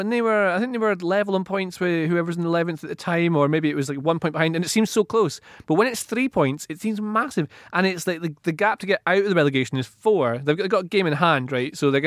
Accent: Scotland, United Kingdom; Well, Aberdeenshire is my hometown, Slaven.

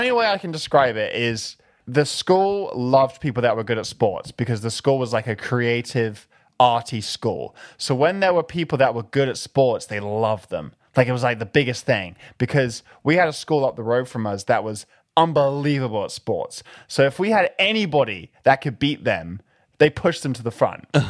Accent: London, United Kingdom; Growing up in London was your typical British schoolboy lifestyle.

